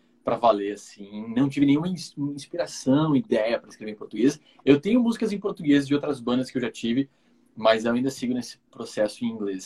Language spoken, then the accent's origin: Portuguese; Cotia, São Paulo, Brazil; now in São Paulo, Brazil; Na verdade, eu sou de Cotia, mas moro em São Paulo hoje, e meus pais ainda moram em Cotia.